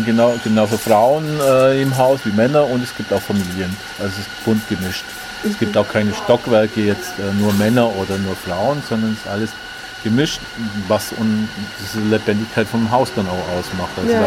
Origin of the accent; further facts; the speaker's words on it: Germany; Ich als Deutscher habe ja kein Problem mit Fluchthintergrund. Ja?